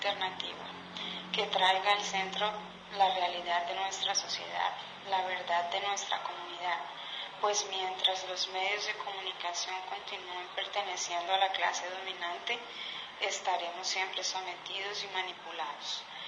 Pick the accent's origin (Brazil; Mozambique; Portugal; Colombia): Colombia; Portuguese is a second language; sou colombiana, pertenço à classe trabalhadora.